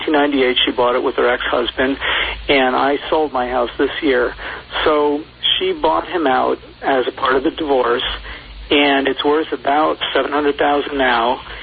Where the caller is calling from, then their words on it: Lorton, Virginia, United States; also born or lived in Arlington; I moved from Arlington to Lorton, Virginia for love. I like Arlington, but I love my girlfriend better.